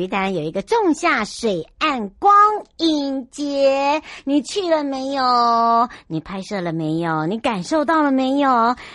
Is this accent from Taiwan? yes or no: yes; Hualien County, Taiwan; 尤其对我们花莲人来讲哦，大家会觉得哇好新奇哦